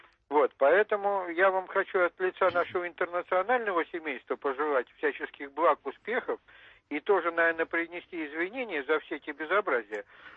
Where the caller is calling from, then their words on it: Saint Petersburg, Russia; я вас беспокою из Санкт-Петербурга.